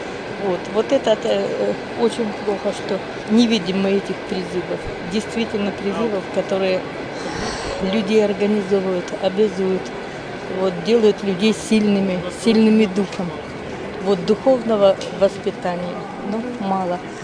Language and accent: Russian; Sochi, Krasnodar Krai, Russia; Вообще из Сочи.